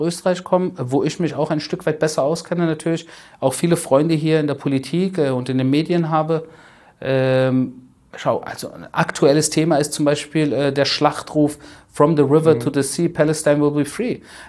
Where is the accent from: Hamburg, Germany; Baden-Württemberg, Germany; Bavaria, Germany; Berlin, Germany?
Berlin, Germany; ich bin in den 90ern in Berlin aufgewachsen